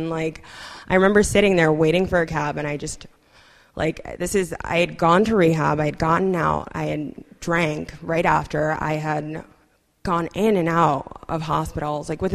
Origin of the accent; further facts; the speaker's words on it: Brooklyn, New York, United States; I grew up in Crown Heights, mostly, well, it's black and Hasidic Jewish, but. I went to school in Park Slope.